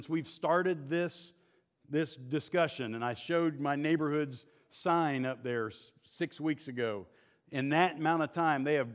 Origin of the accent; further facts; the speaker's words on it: the South, United States; Now, I would say we're from the South, most of us.